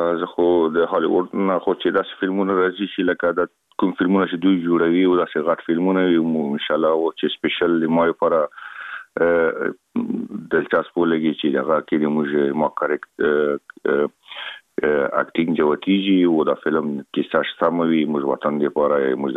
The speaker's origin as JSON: {"language": "Pashto", "country": "Afghanistan", "said": "خلک خبر دي چې موږ افغان یم او په بالیوډ کې کا فلمو کې کار کوم"}